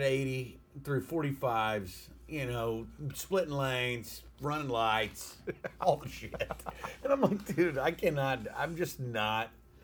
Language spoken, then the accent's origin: English; Texas, United States; Dude, I grew up riding in East Texas. There was a Swan dirt track. I used to ride.